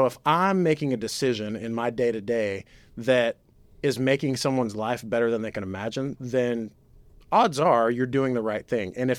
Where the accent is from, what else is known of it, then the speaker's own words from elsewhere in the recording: Houston, Texas, United States; I grew up in the area. I came from the Houston area. I've been here almost my whole life.